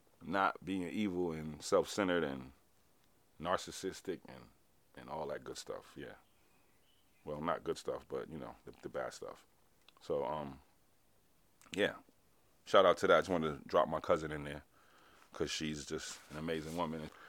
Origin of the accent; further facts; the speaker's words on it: Roosevelt, New York, United States; also born or lived in Hempstead / Harlem; because I was born and raised in Roosevelt and Hempstead, Long Island. And then I moved to Harlem for a minute, and then I ended up going down south.